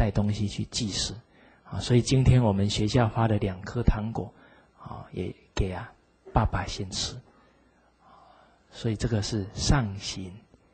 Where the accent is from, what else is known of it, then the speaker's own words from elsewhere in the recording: China; 这个是我们中国人呢、啊、很好的美德。